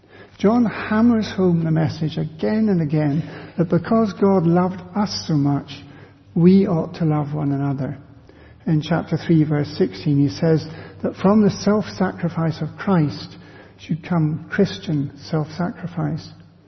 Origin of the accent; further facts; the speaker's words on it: Glasgow, Scotland, United Kingdom; When I was growing up in Glasgow, we'd sometimes go out in the family car at weekends